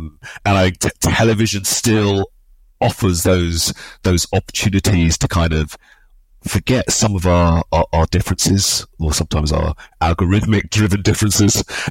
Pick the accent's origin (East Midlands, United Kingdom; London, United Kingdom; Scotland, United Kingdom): London, United Kingdom; I grew up obviously in London, the son of Nigerian immigrants.